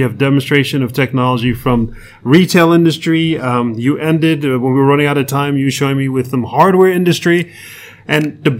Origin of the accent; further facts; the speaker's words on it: Manhattan, New York, United States; let me tell you, I'm from New York, born and raised in Manhattan.